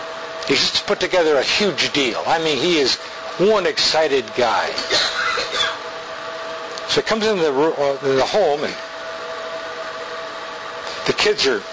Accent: United States; I thank God for being an American with all my heart.

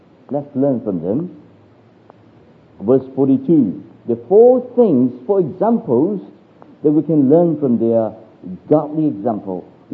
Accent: Malaysia; back I was from Malaysia. We don't have a, what they call the dishwasher.

